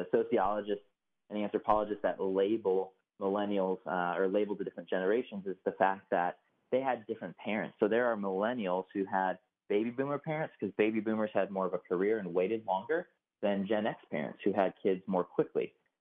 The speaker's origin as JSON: {"language": "English", "town": "Chicago", "region": "Illinois", "country": "United States", "tie": "born or raised there", "lives_now": "Durham, United States", "said": "Yes, grew up in the suburbs there and now in Durham, North Carolina."}